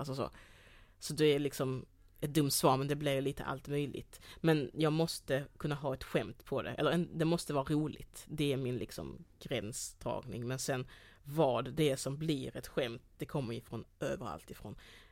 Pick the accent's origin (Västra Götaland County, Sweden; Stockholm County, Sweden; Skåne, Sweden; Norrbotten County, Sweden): Skåne, Sweden; Degeberga; Så växte jag upp i Degeberga.